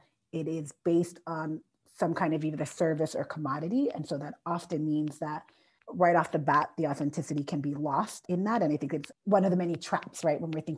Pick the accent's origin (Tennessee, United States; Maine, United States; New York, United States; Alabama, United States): New York, United States; Corona; I have Colombian descent and able-bodied. I'm also a mama of two. I'm a New Yorker, born and raised in Corona, New York, and first generation.